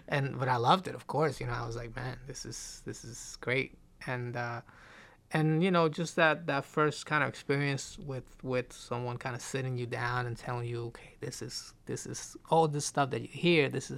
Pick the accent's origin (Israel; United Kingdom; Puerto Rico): Puerto Rico; And in this neighborhood where I grew up in Puerto Rico, I was kind of, you know, being introduced to music a little bit at school already